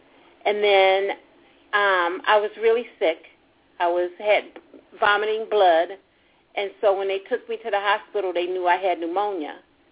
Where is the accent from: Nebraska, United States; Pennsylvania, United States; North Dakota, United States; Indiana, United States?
Indiana, United States; Gary; if you could help me leave and go back to my hometown in Gary, Indiana